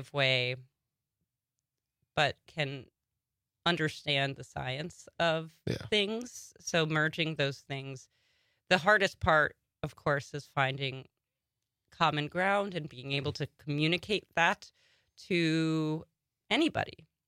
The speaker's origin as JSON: {"language": "English", "town": "Long Island", "region": "New York", "country": "United States", "said": "I'm from Long Island originally."}